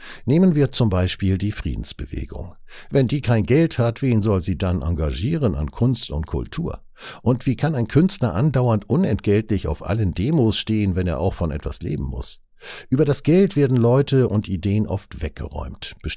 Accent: Germany; Ich bin nun mal in der DDR groß geworden und dort sozialisiert.

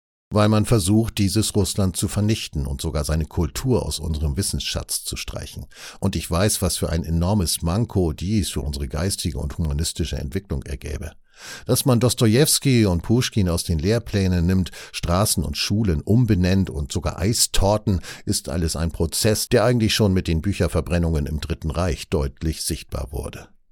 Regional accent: Germany; Ich bin nun mal in der DDR groß geworden und dort sozialisiert.

